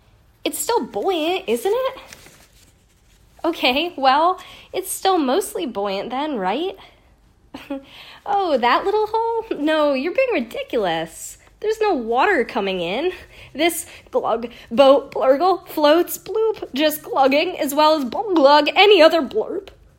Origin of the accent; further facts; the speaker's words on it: Massachusetts, United States; moved away as an adult; also born or lived in St. Paul; now in Baton Rouge, United States; "How long has it been since I moved from Massachusetts to St. Paul, Minnesota, after graduating college? Then later, from St. Paul to Baton Rouge"